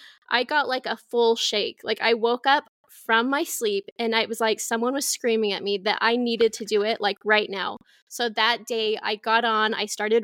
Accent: Salt Lake City, Utah, United States; also born or lived in Boise, Idaho; I grew up in Salt Lake. Like I said earlier, my dad lived in Hawaii, so I spent my summers in there with him. And then we moved away for 6 years to Boise, Idaho, and we've been back here for 10 years now.

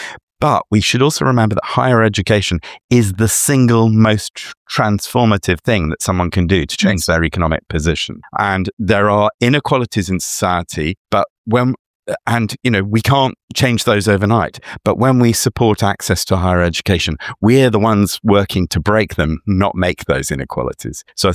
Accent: London, United Kingdom; I was born and bred in London. I live less than 2 miles from the place of my birth, the hospital in which I was born.

